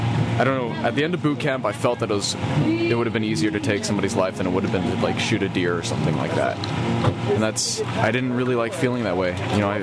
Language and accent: English; United States; moved away as an adult; I've left everything behind. Family, friends, my identity as a Marine and as an American.